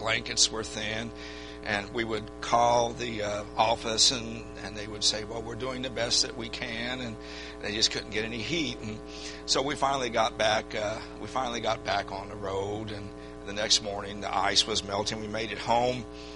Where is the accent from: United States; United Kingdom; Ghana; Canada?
United States; California; moved away as an adult; I was from California. I had only been in Texas for 7-8 months. I'd never driven on ice before in my life, let alone snow.